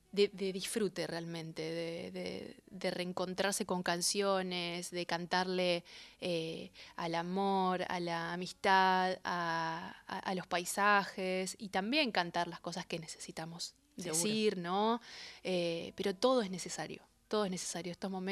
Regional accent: Rafaela, Santa Fe, Argentina; Cuando yo ya estaba estudiando música en mi ciudad, yo soy de Rafaela, provincia de Santa Fe, tenía 14 años

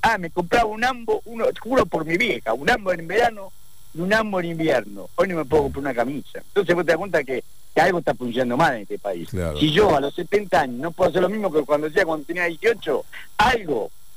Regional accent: Tucumán, Argentina; born there; now in Buenos Aires, Argentina; Yo soy tucumano de nacimiento, me vine a estudiar a Buenos Aires, era un estudiante de bolsillo roto

